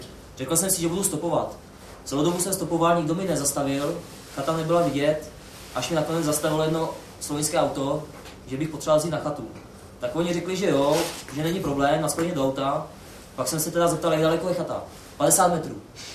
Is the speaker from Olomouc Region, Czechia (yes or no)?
yes; Olomouc, Olomouc Region, Czechia; bavili jsme se, že jsme z Olomouce a tak podobně